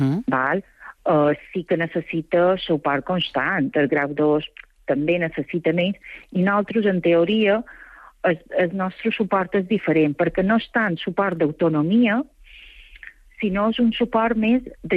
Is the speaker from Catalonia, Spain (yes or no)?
no; Balearic Islands, Spain; jo me vaig criar un poble, jo som de Soia.